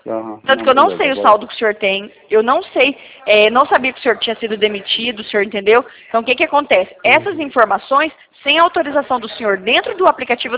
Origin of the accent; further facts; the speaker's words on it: Paraná, Brazil; eu sou do Paraná